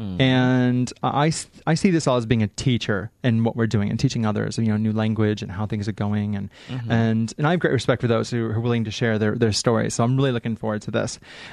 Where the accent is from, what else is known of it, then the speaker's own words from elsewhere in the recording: Midwest, United States; Hey, I grew up in Midwest USA Bible Belt.